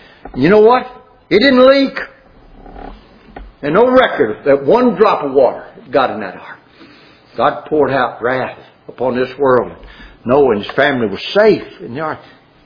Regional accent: Alexandria, Louisiana, United States; I'm from Louisiana. I've been in one hurricane. And it was a Category 1. And it was the very lowest. It was 75 miles an hour when it came through Alexandria, Louisiana, when I was living as a kid.

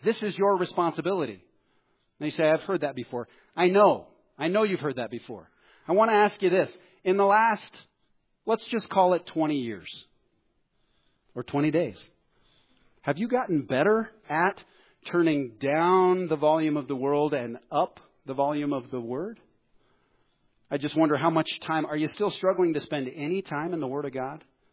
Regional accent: Colorado, United States; We're all from Colorado.

